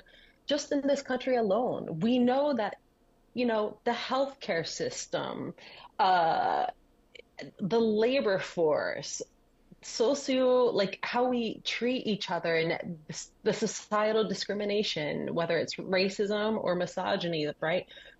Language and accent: English; New Jersey, United States; I grew up in Southern New Jersey in a very, like, in the Reagan era, in the Reagan, like, Reagan country.